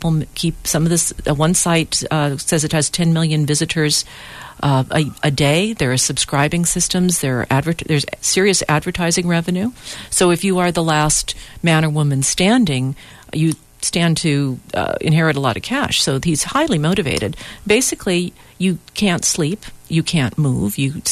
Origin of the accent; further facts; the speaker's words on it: Los Angeles, California, United States; Certainly in California and particularly in my hometown in Los Angeles, it's difficult to get around anywhere.